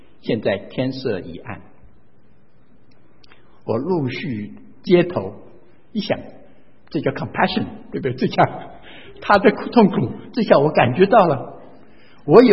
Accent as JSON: {"language": "Chinese", "country": "China", "said": "一定是看我欺负我中国人是不是"}